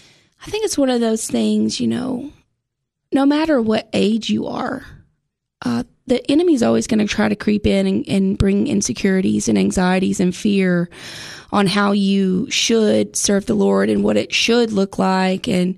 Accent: Walling, Tennessee, United States; I grew up in Walling, Tennessee.

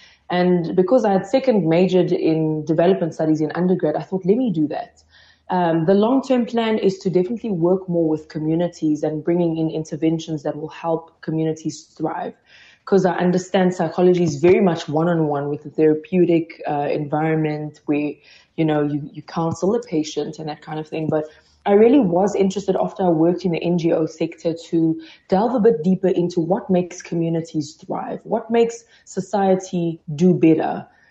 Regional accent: DR Congo; now in South Africa; I don't know what the future holds in terms of going back to my home country, but South Africa has been my home for a really, really long time. And if I can say so myself, on many days, I feel more South African than I do Congolese.

